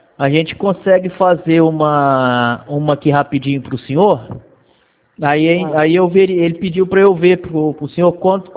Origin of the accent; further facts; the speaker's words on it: Votuporanga, São Paulo, Brazil; eu sou aqui de Votuporanga